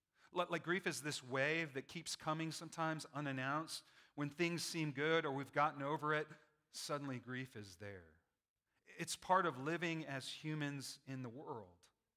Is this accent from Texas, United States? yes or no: no; New Mexico, United States; now in North Carolina, United States; I'm from New Mexico, but now exiled or maybe found the promised land in North Carolina